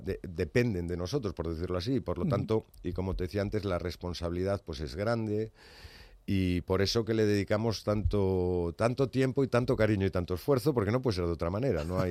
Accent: A Coruña, Galicia, Spain; el otro es el de mi tierra natal, que es el de La Coruña

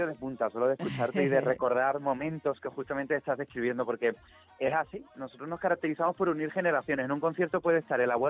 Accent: Chiclana de la Frontera, Andalusia, Spain; now in Madrid, Spain; yo me he criado en Andalucía, aunque vivo en Madrid.

